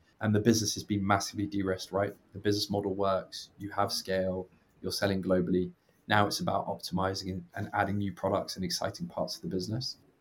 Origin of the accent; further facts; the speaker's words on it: Belgium; also born or lived in Italy / United Kingdom; So I'm from Belgium originally. Moved around quite a lot when I was a kid. Did my undergrad in Italy and then I did my postgrad in the UK.